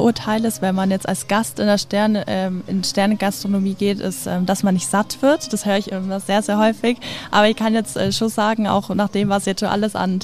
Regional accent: Bavaria, Germany; Ich komme ja auch aus dem Allgäu, deswegen es lag jetzt auch nicht so weit weg

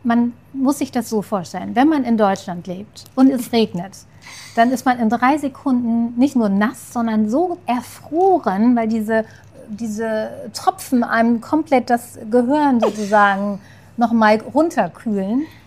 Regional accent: Italy; Für mich als Italienerin natürlich

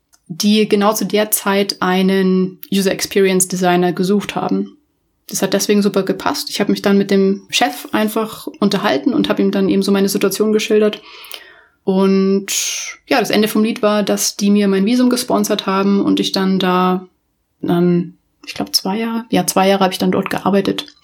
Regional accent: Munich, Bavaria, Germany; bin dann doch in Deutschland wieder gelandet, also in München. München ist irgendwie immer so mein Fallback, habe ich ja schon mal gesagt. Dass es ist und wird auch immer meine Heimatstadt bleiben.

